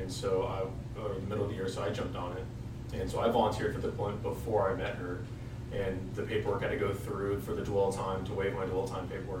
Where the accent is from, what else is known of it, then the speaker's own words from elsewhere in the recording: Los Angeles, California, United States; I'm from Los Angeles, California.